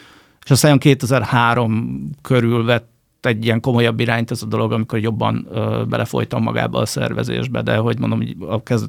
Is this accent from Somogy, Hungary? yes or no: yes; Barcs, Somogy, Hungary; now in Budapest, Hungary; Akkor én Barcsról származom, ez egy horvát határmenti falu, Somogy megyében, nem falu, kisváros, de hát nekem falu.